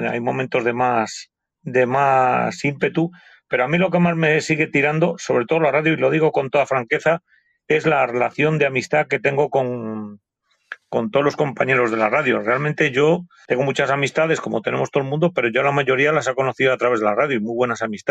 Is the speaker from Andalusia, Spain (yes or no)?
no; Astorga, Castile and León, Spain; born there; now in Valladolid, Spain; vivo aquí en Valladolid, y aunque soy nacido en Astorga, León, y bueno, tengo allí otro segundo QTH donde voy los fines de semana y cuando puedo. Pero vamos, que resido y vivo aquí habitualmente en Valladolid.